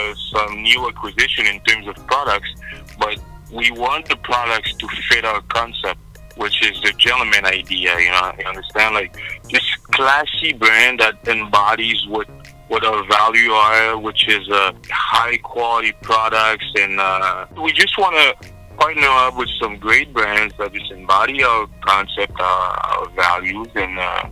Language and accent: English; Montreal, Quebec, Canada; I'm from Montreal, Canada. And yes, we do speak French.